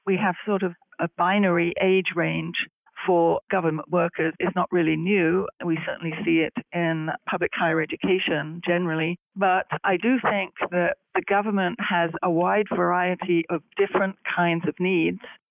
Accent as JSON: {"language": "English", "region": "London", "country": "United Kingdom", "tie": "born or raised there", "moved": "as an adult", "lives_now": "United States", "said": "from my accent, you can probably tell that I'm originally from the UK. I was born and brought up and did all my education in London"}